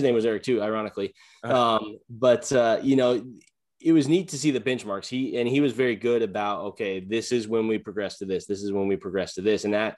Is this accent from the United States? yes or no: yes; Colorado, United States; So I grew up in Colorado. So a lot of outdoor stuff, was very active as a kid.